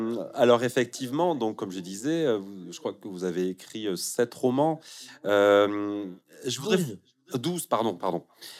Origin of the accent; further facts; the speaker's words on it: Bayonne, Nouvelle-Aquitaine, France; accent: Basque; Ah, alors je suis de Bayonne.